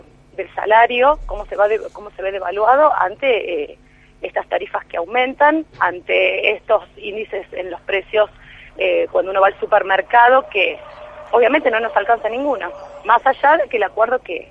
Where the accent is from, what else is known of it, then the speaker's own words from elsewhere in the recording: Capilla del Monte, Córdoba, Argentina; Te cuento que yo soy de Capilla del Monte, de la zona norte del departamento Punilla.